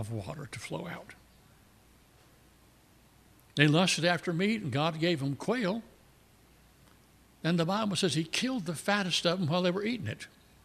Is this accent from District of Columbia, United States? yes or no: no; Michigan, United States; born there; Now, I was born in South Michigan, but nobody up there eats collard greens.